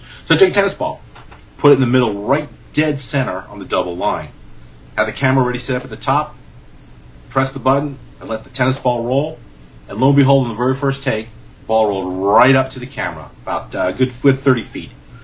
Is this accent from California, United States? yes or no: yes; Sherman Oaks, California, United States; There's some people I used to live in Los Angeles. I grew up with in Sherman Oaks.